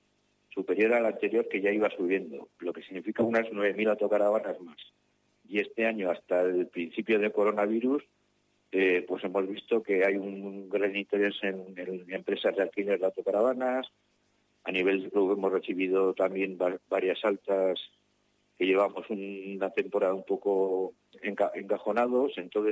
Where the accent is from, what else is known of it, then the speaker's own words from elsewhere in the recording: Vitoria-Gasteiz, Basque Country, Spain; yo soy de Gasteiz